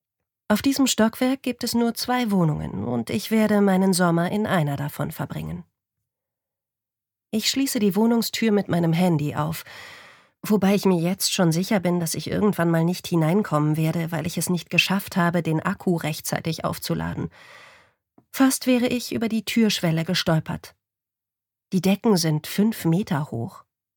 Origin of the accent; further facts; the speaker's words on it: California, United States; Es ist heißer als in meiner Heimatstadt in Südkalifornien.